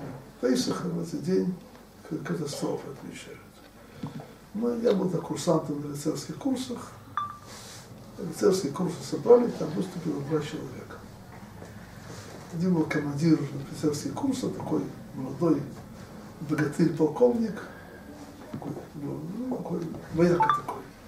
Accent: Slonim, Grodno Region, Belarus; Я сам был уроженцем Слонима, помню его, 20 лет назад, это был Слоним.

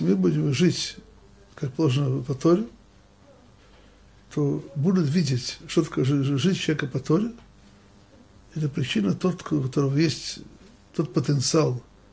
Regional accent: Russia; когда узнал, что я из России

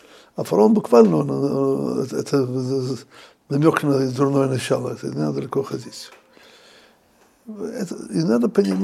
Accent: Odesa, Odesa Oblast, Ukraine; Я вырос в Одессе.

